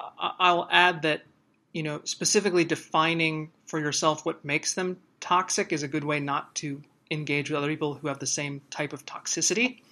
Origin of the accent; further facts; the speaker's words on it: Midwest, United States; Growing up in the Midwest would be weird if you didn't talk to each other in the grocery store line.